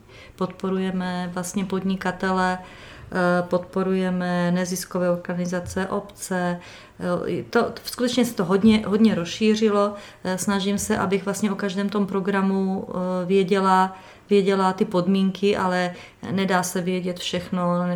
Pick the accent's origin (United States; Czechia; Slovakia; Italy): Slovakia; southern Slovakia; Možná je to proto, že pocházím z vesnice, ze Slovenska, z jižního